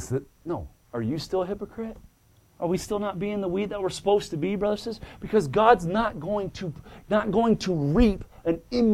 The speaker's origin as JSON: {"language": "English", "town": "Defiance", "region": "Ohio", "country": "United States", "said": "And we come over here. I'm from Defiance. He's from Napoleon."}